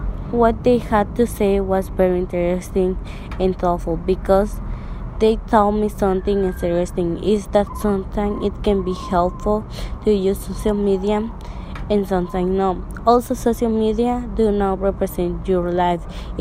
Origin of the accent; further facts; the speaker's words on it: Honduras; I am 19 years old and I am from Honduras.